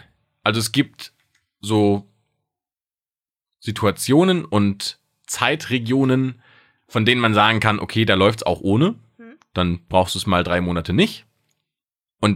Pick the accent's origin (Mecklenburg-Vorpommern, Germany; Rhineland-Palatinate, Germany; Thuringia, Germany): Rhineland-Palatinate, Germany; Speyer; In meiner Heimatstadt in Speyer.